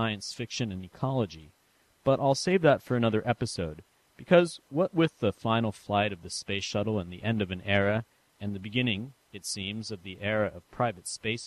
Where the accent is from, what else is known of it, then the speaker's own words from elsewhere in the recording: San Francisco, California, United States; My last installment was a bit of a travelogue as I visited my hometown of San Francisco, and then jetted off to Chicago and Notre Dame University for a conference.